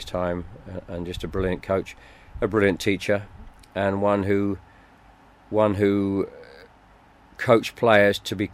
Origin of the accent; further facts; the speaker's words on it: Chelmsford, East of England, United Kingdom; also born or lived in Ashton-under-Lyne / Denton; I was born in Ashton-under-Lyme, lived in Denton early years, 5 or 6 years of age. My family moved down to Chelmsford in Essex